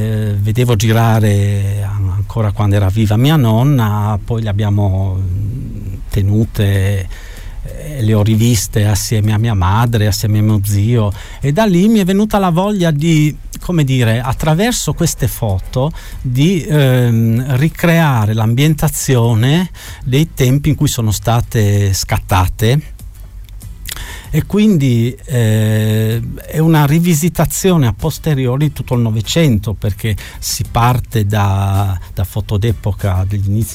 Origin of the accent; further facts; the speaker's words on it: Friuli-Venezia Giulia, Italy; io sono carnico doc, quindi sono figlio della Carnia, nel senso che da parte di mio padre provengo da Ovaro, da parte di mia madre provengo da Rigolato, quindi più carnico di così non si può.